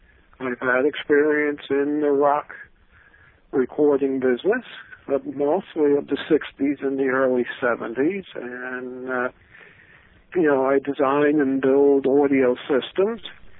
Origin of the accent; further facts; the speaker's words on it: East Islip, New York, United States; now in Greene County, United States; And I grew up in East Islip, Long Island, New York, in Suffering County.